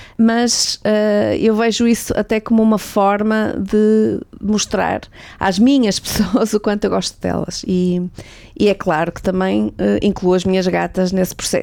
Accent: Portugal; Como boa portuguesa, não é?

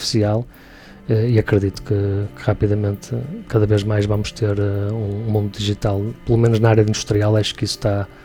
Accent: Portugal; Nós somos portugueses e somos europeus em simultâneo, logo por aí, não é?

